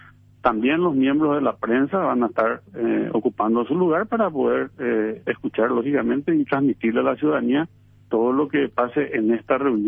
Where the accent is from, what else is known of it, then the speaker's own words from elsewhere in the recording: Paraguay; como paraguayo